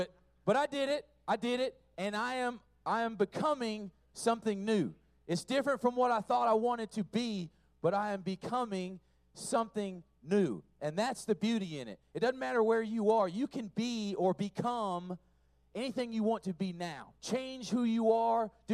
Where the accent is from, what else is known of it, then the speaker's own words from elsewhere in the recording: San Diego, California, United States; Growing up, I lived in San Diego, and Top Gun was in my hometown.